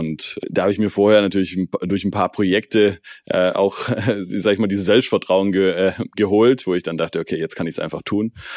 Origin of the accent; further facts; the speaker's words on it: Rottweil, Baden-Württemberg, Germany; also born or lived in San Francisco; am liebsten natürlich in Rottweil, da wo ich herkomme